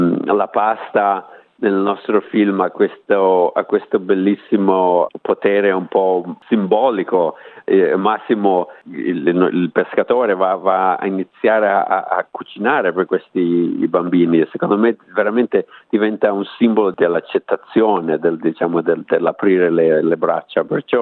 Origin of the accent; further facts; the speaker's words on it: Liguria, Italy; moved away as an adult; sono partito intorno ai 23-24 anni, i miei genitori sono ancora in Liguria